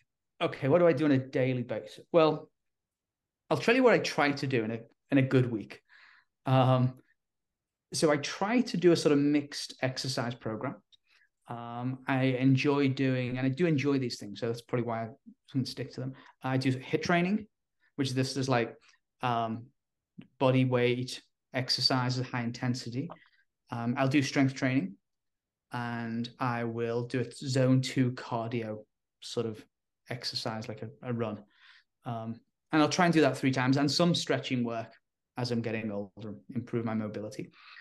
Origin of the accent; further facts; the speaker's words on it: England, United Kingdom; now in United States; growing up in England, I enjoy a good pint of beer. So, and I live in Northern California where they have a great craft beer scene.